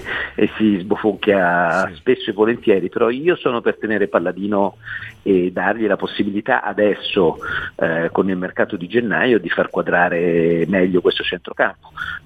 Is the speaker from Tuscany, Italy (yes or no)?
yes; Florence, Tuscany, Italy; Devo dire che da buon fiorentino, diciamo, allenato alla sconfitta